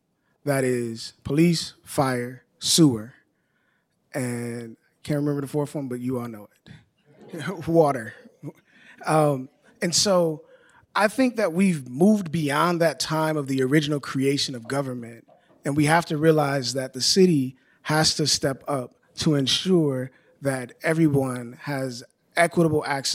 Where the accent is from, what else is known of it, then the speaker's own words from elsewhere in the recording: Milwaukee, Wisconsin, United States; So let me just first start by saying I'm from Milwaukee.